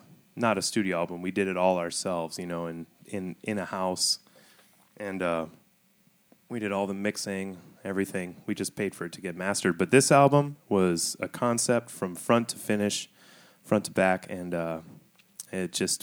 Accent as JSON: {"language": "English", "region": "Wisconsin", "country": "United States", "moved": "yes", "lives_now": "Austin, United States", "said": "So when I moved here in 2009, I very much maintained that I'm from Wisconsin."}